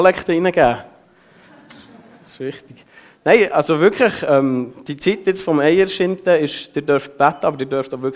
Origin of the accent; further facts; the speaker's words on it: Switzerland; wir reden ja nicht so gerne über Geld als Schweizer